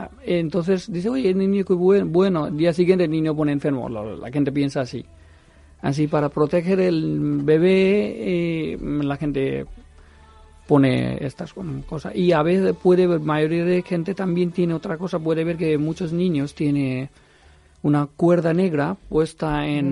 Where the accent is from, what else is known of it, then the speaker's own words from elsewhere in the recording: Kolkata, West Bengal, India; Spanish is a second language; Soy de India, de Calcuta.